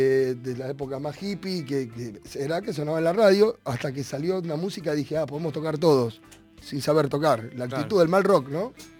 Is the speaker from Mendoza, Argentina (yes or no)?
no; Ramos Mejía, Buenos Aires Province, Argentina; now in Buenos Aires, Argentina; Digo, no, soy de Ramos Mejía, ahora vivo en Caballito hace muchos años